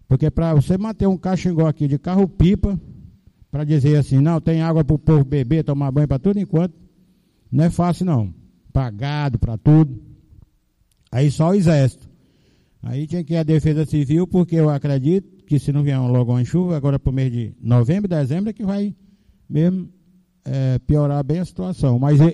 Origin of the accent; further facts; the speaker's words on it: Piracuruca, Piauí, Brazil; eu venho de Piracuruca, não é do céu, não